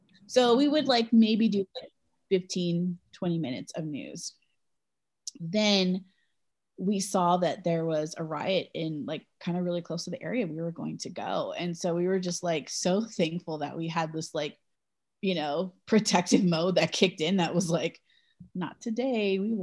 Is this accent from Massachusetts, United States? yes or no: no; Los Angeles, California, United States; also born or lived in New York / San Francisco; I grew up in Los Angeles and the only other city besides New York and LA that I've lived in is San Francisco. So like, I don't know from rural America